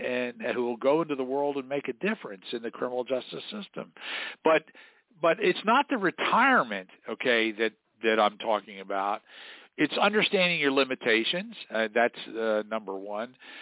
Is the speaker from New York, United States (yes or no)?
yes; New York City, New York, United States; now in Steubenville, United States; I come from New York City to Steubenville, Ohio, to Franciscan University